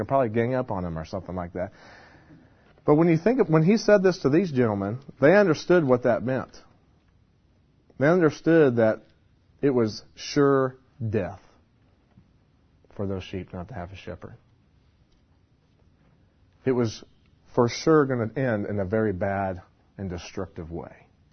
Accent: Indiana, United States; Well, like I said, I grew up in Indiana.

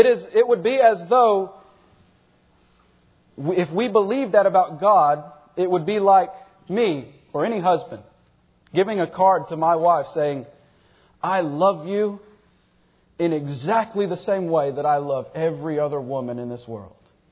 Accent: Atlanta, Texas, United States; There was a day when I was driving home, driving through my hometown of Atlanta, Texas, and I drove by a church

